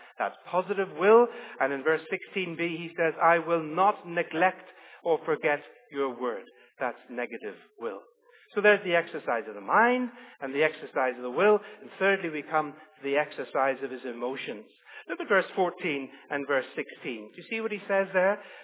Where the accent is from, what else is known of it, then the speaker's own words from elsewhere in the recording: Belfast, Northern Ireland, United Kingdom; the church that we grew up in Belfast, Liz and I.